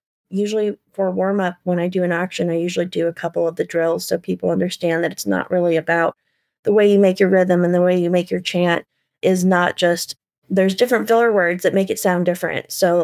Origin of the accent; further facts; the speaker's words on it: Portland, Oregon, United States; And yeah, I grew up in Southeast Portland.